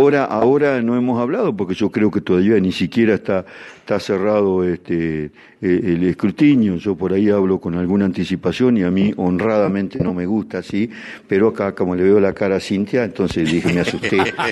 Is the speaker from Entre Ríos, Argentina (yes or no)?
yes; Concepción del Uruguay, Entre Ríos, Argentina; para quienes, como nosotros, en su gran mayoría somos de Concepción de Uruguay, somos uruguayenses